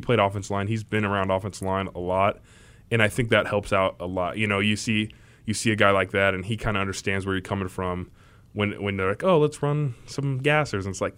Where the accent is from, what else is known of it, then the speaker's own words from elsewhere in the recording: California, United States; Yeah, so I'm from SoCal originally